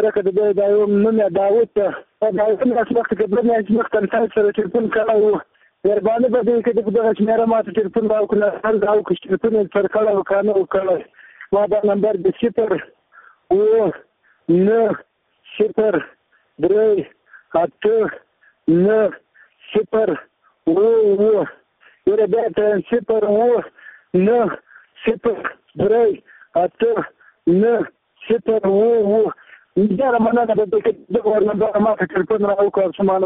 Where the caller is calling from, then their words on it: Paktika, Afghanistan; زه د پکتیکا ولایت دی اخیله ولسوالۍ اوسېدم